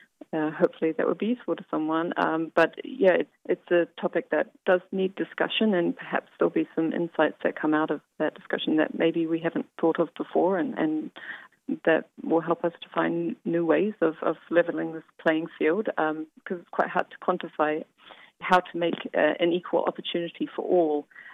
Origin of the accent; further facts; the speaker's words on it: Wellington, New Zealand; it kind of makes me very homesick because it's about my hometown, Wellington. It's the windiest city in the world.